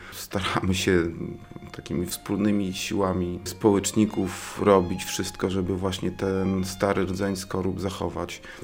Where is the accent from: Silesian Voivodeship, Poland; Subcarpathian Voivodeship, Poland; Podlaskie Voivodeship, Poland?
Podlaskie Voivodeship, Poland; Białystok; mam tam dom, mieszkam na Skorupach od nieco ponad 10 lat. Natomiast ja jestem chłopak z bloku, wychowałem się w blokowiskach Białegostoku. Mieszkałem na osiedlu Piasta, no i ponad 10 lat temu przeprowadziłem się, można powiedzieć, na drugą stronę do listówki z osiedla Piasta na Skorupy.